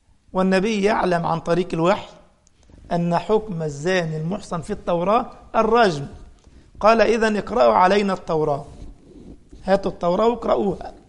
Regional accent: Egypt; أنا أذكر أنني وأنا صغير في السن كنت أقرب من 17-18، عندنا في مصر كان نشأ الفكر التكفيري ده

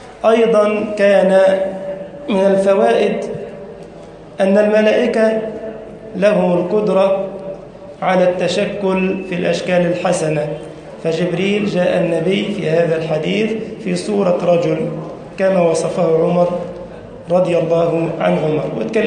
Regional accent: Egypt; اللهم انشر أمنك وأمانك في بلدنا مصر وسائر بلاد المسلمين.

